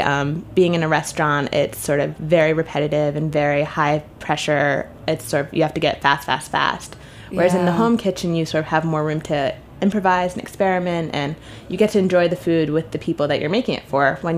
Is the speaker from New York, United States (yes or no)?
yes; New York City, New York, United States; I'm from New York City, actually, born and raised. So, and I was living in New York to begin with, so that was sort of the easiest place to begin my adventure right at home.